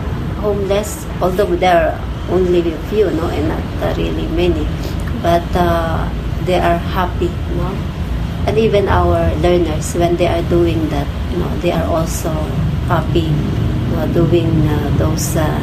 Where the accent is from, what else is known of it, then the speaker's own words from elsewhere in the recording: Novaliches, Metro Manila, Philippines; Yes, I am from Novaliches.